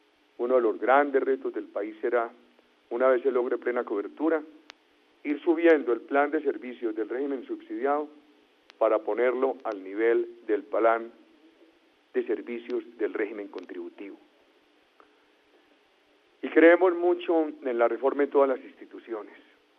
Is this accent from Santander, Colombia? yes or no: yes; Puerto Wilches, Santander, Colombia; Ahora están esperando una reunión con ustedes en Puerto Wilches, de donde vengo